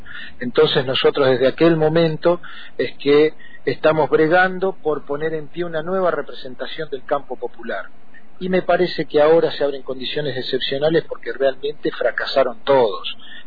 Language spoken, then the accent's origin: Spanish; Neuquén, Argentina; soy neuquino, papá de Lola, de 22, Morena, de 5, fui presidente del centro de mi colegio secundario en Cutralcó